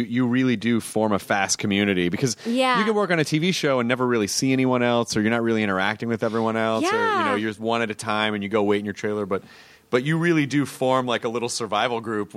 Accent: the South, United States; You know, like I grew up in the South.

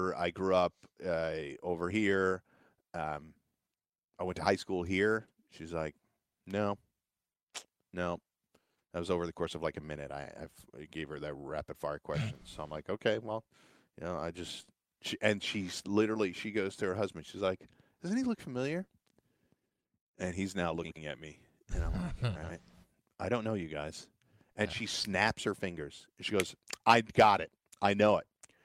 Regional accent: United States; But I'm also American.

